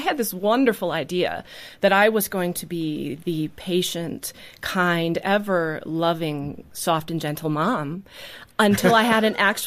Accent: New Holstein, Wisconsin, United States; now in Neenah, United States; I live in Neenah. I grew up in New Holstein

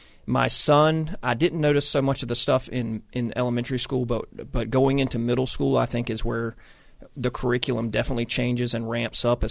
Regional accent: North Carolina, United States; I was telling you during the break, you know, I grew up in Wake County schools.

